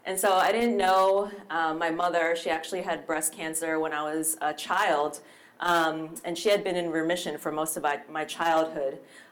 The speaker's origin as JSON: {"language": "English", "region": "Pennsylvania", "country": "United States", "tie": "born or raised there", "said": "I grew up in a traditional Chinese-American home outside of Philadelphia in the States."}